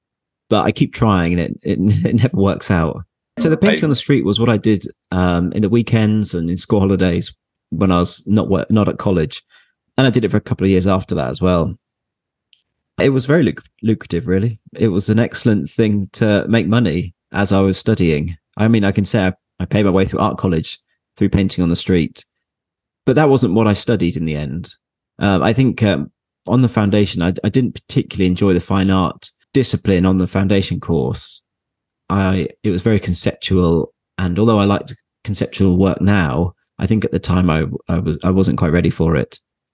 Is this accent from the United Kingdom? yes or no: yes; East Midlands, United Kingdom; So as I said, I grew up in Northamptonshire